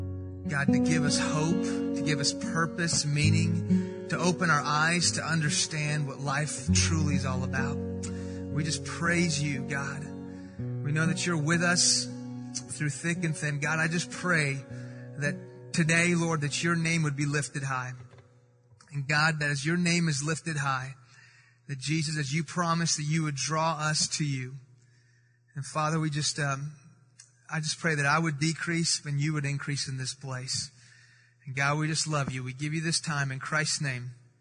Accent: Houston, Texas, United States; I'm from Houston. This is where I was born.

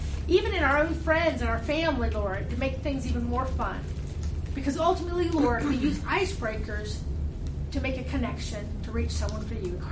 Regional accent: North Carolina, United States; Anyway, I'm from North Carolina, and I lead a couple of ministries.

